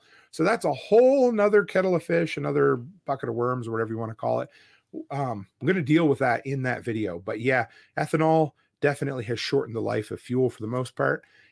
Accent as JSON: {"language": "English", "region": "Nova Scotia", "country": "Canada", "tie": "born or raised there", "also_born_or_lived": "Alberta", "said": "you guys know I grew up on the East Coast and I've lived in Alberta for nearly a decade now. And I hadn't been home in almost, or well, this is home now, but I had never been back to Nova Scotia in almost 5 years."}